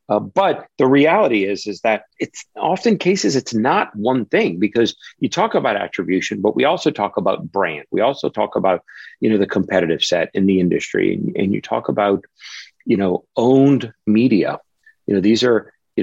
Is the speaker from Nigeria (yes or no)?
no; New Orleans, Louisiana, United States; I'm from New Orleans, and I'm going to use the gumbo reference